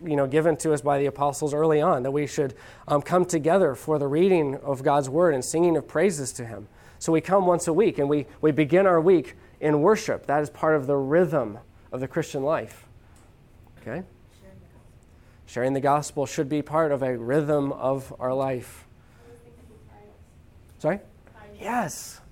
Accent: United States; I can take a day off from work, not because I'm an American and because, hey, I get a weekend.

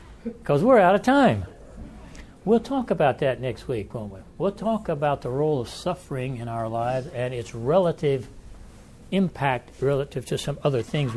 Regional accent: Midwest, United States; I grew up in the Midwest, and I had not heard adult males calling their father daddy until I got to the South.

